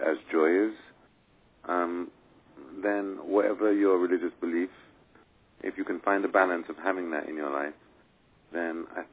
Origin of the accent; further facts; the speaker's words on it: London, United Kingdom; born there; I mean, I was born in London and my family are from the Caribbean, so I don't have any kind of direct link with that.